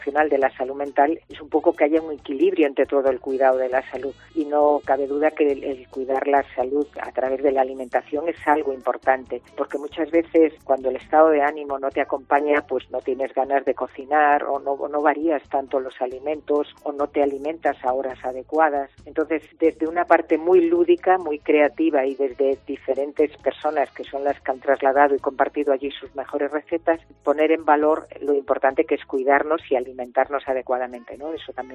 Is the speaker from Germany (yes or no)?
no; Galicia, Spain; Bueno, yo soy gallega